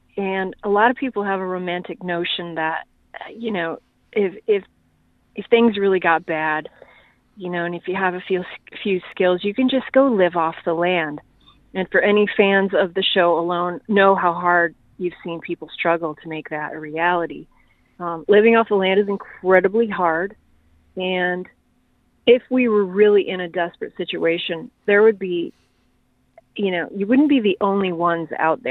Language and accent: English; Michigan, United States; Well, you know, growing up in Michigan, it is very much a culture, rural Michigan. People here really love the outdoors, hunting, fishing